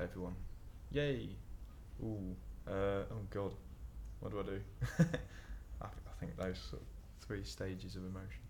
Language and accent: English; Shrewsbury, West Midlands, United Kingdom; I'm 29, and I'm from Shrewsbury in Shropshire.